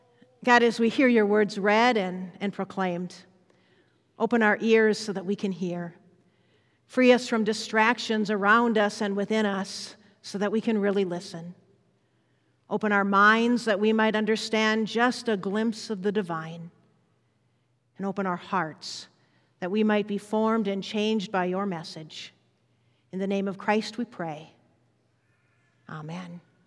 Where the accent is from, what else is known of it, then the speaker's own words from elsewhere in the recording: Duluth, Minnesota, United States; I grew up here in Duluth, Minnesota, lived in Kenwood, where my parents still live.